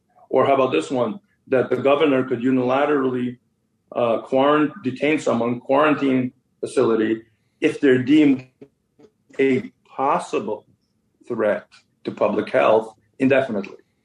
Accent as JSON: {"language": "English", "region": "Kyiv", "country": "Ukraine", "said": "So I'm from Ukraine, Kyiv."}